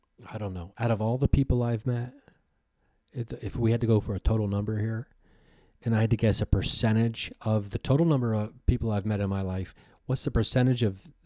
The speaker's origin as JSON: {"language": "English", "town": "Dayton", "region": "Ohio", "country": "United States", "tie": "born or raised there", "said": "at Wright Patt Air Force Base in Dayton, Ohio, my hometown"}